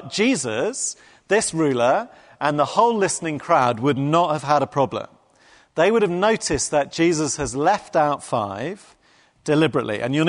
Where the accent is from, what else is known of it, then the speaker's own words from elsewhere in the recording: England, United Kingdom; No one's going to shout out because we are English.